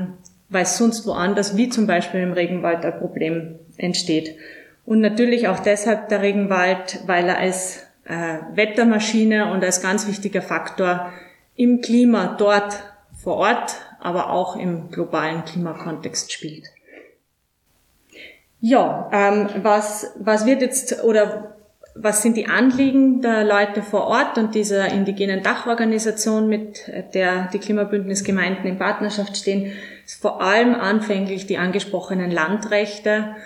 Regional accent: Austria; Wir haben aus Europa kommend oder als Österreicherin einen Einfluss auf andere Gebiete in der Welt

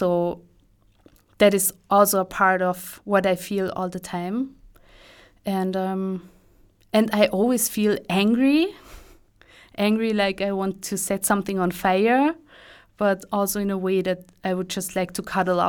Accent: Lower Austria, Austria; I grew up outside of Vienna, and I spent my teenage years, you know, in the city.

